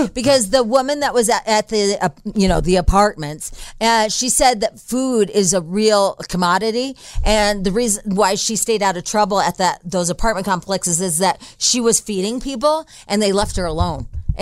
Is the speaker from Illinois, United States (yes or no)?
yes; Illinois, United States; I'm from Illinois, I'm from Southern